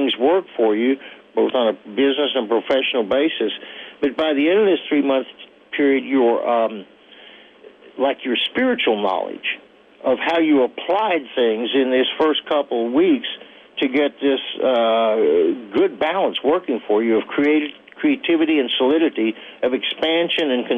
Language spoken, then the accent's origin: English; Texas, United States; I'm not giving you a hook 'em horns because I'm from Texas and it's your show.